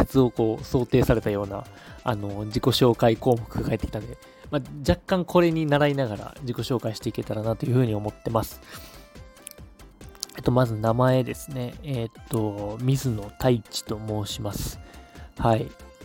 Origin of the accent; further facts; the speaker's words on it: Neyagawa, Osaka, Japan; 年始は私の地元寝屋川市、大阪の寝屋川市ってところなんですけど、